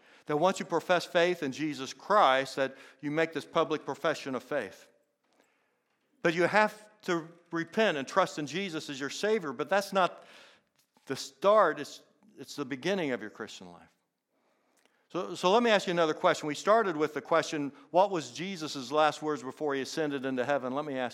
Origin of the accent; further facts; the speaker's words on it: Indiana, United States; I grew up in Indiana, so guess what sport I liked? I liked basketball.